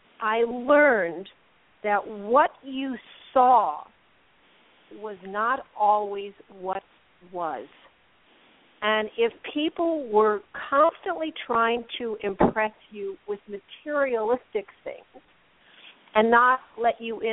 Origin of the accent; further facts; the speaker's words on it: Los Angeles, California, United States; Well, I grew up in Los Angeles, one of the original five.